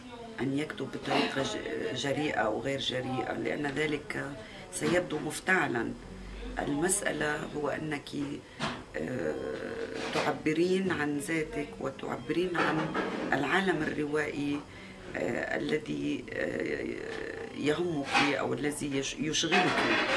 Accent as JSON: {"language": "Arabic", "town": "Beirut", "region": "Beirut Governorate", "country": "Lebanon", "tie": "born or raised there", "also_born_or_lived": "South Lebanon", "said": "أنا كاتبة لبنانية من مواليد بيروت، وبالأساس مولودة في جنوب لبنان، لكني من عائلة انتقلت إلى العيش في بيروت منذ أواسط الخمسينات"}